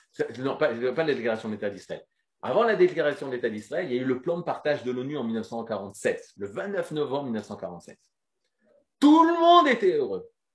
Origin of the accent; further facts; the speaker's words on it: France; quand j'étais petit en France